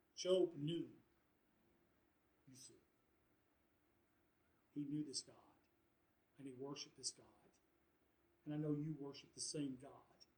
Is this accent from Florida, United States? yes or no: yes; Florida, United States; I'm from Florida, boy. I'm coming out from, Florida, and then I'll come up there.